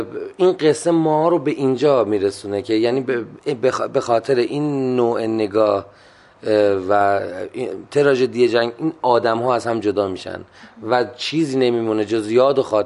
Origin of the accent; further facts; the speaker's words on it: Iran; دقیقا ما چون ایرانی هستیم